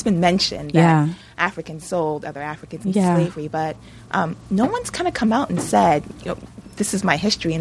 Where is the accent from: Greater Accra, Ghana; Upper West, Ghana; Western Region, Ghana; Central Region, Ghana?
Central Region, Ghana; Elmina; And I'm from Elmina.